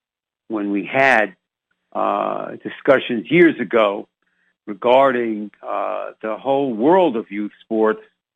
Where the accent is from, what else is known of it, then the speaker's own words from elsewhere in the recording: Crown Village, New York, United States; Hey, you know, my hometown Little League baseball team that I was on, 1958, Long Island, Crown Village, they made it to the World Series.